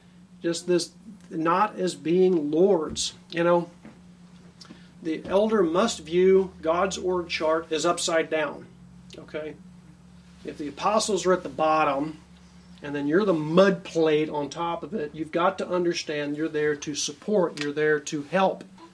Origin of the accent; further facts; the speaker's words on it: Texas, United States; He was asking where I was from and from Texas and so forth.